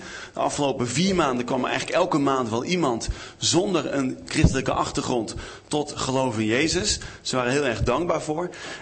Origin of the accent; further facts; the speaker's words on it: Amsterdam, North Holland, Netherlands; uit Amsterdam. Daar ben ik voorganger van de Partnerkerk.